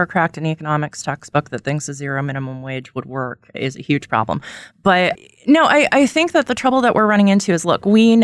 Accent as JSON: {"language": "English", "region": "Utah", "country": "United States", "said": "Like, I'm from Utah, dude. This is a religious state, a hugely religious state."}